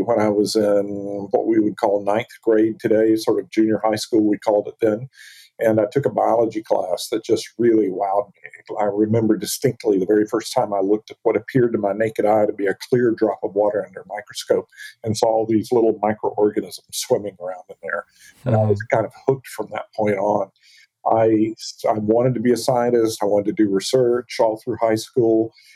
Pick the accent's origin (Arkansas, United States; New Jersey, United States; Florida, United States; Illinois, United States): Florida, United States; I grew up in North Florida. I'm actually a fifth-generation Floridian. North Florida is the South, culturally and politically, whereas South Florida is the North.